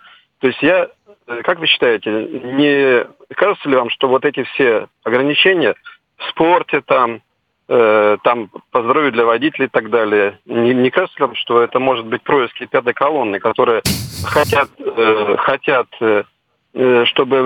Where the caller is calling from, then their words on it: Saint Petersburg, Russia; я звоню из Санкт-Петербурга.